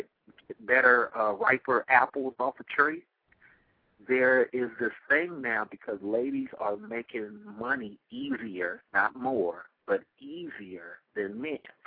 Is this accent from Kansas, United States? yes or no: no; California, United States; I came from California. We have a totally different mindset. So how I grew up was you would actually get hurt calling somebody a nigger.